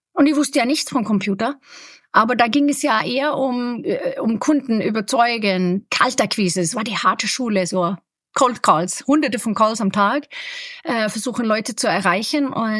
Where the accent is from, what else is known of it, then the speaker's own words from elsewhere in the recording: Sweden; accent: Swedish; German is a second language; Ich komme aus Schweden ursprünglich, muss man ja sagen. Also mein Akzent ist da schwedisch